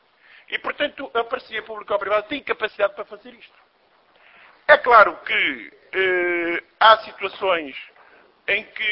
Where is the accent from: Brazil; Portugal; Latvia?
Portugal; Braga, Norte; eu também sou de Braga, também frequento o Hospital de Braga